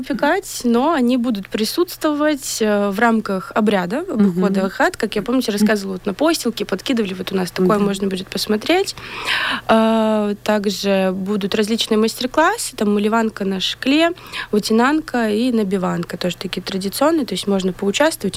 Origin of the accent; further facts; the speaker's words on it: Belarus; сохранить нашу культуру, наши традиции непосредственно, да, почему вот именно мы белорусы